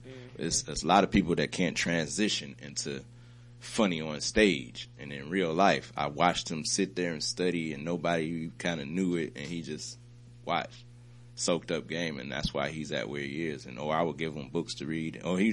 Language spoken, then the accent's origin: English; Detroit, Michigan, United States; I was from Detroit until like I probably would have squared up with somebody